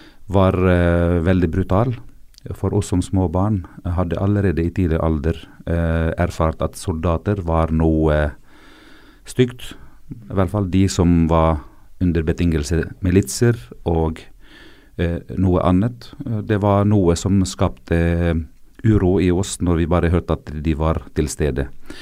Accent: South Governorate, Lebanon; Norwegian is a second language; Men for meg som en libaneser så er det enklere å se på avstand

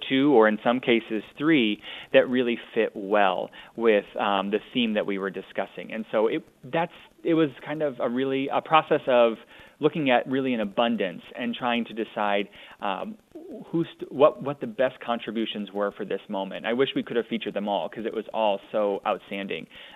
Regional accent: Iowa, United States; I'm from Iowa. I did my schooling in the South, and I was kind of an Iowa booster when I was there, and I was glad to come home.

